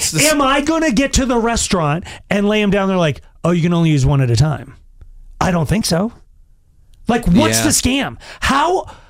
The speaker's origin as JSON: {"language": "English", "town": "Longmont", "region": "Colorado", "country": "United States", "tie": "born or raised there", "said": "I grew up in Longmont, and so I grew up with the Rodriguezes, the Torres, the Gutierrez."}